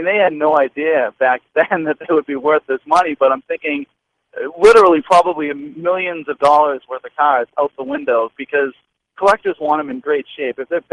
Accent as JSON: {"language": "English", "town": "Boston", "region": "Massachusetts", "country": "United States", "said": "I mean, we're from Boston, so Boston, Yankees."}